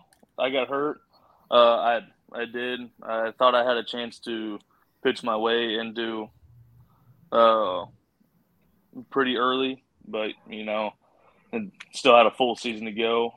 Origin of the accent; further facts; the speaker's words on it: College Station, Texas, United States; So he went to Texas A&M, and I'm originally from Call Station, which is same town